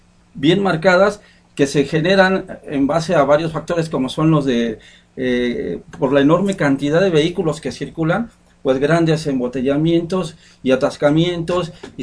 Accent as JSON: {"language": "Spanish", "country": "Mexico", "said": "solo nos trae prejuicio a nosotros como mexicanos"}